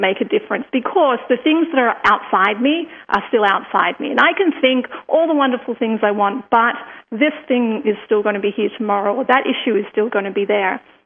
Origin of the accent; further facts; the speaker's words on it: Australia; look, I'm from Australia, I'm traveling around.